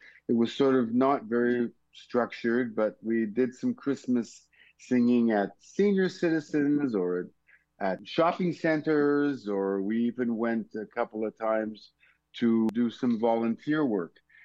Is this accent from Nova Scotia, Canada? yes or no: no; Toronto, Ontario, Canada; moved away as an adult; now in Montreal, Canada; actually I'm originally from Toronto, but I've been in Montreal since the early 70s. I came here to do my musical studies at McGill